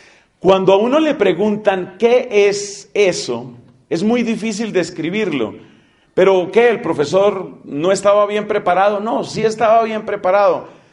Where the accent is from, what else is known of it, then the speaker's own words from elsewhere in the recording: Colombia; En mi país, en Colombia, se utiliza una expresión